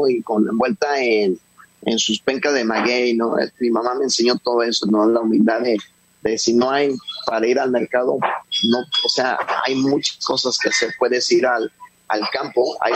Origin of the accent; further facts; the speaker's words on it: Mexico; algo que me recuerda a mi tierra, a mi mamá, a mis paisanos. Pude viajar, conocer más de México, mi cultura.